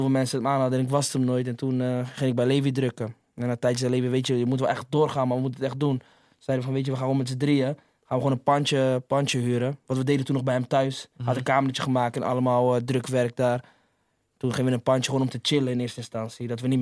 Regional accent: Rotterdam, South Holland, Netherlands; Ja, wij komen uit Rotje, dus voor ons is normaal dat zoiets gebeurt als je hard werkt

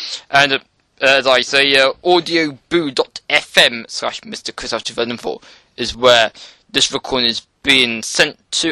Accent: Wales, United Kingdom; I'm obviously from Wales, and it was on the Welsh News a short time ago

